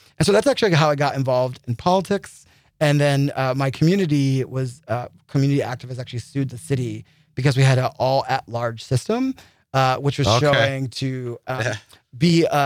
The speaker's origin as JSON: {"language": "English", "region": "East Coast", "country": "United States", "said": "I'm from the East Coast. That's how I felt."}